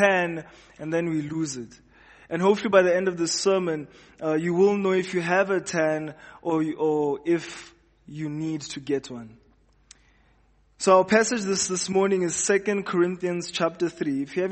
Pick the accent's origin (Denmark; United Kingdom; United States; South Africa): South Africa; For me as a South African, I felt like a furnace.